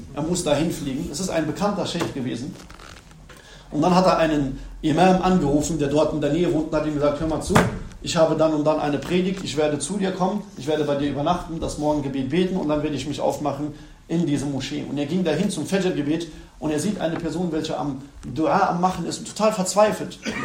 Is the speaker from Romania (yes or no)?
no; Morocco; Ja, ich komme aus Marokko.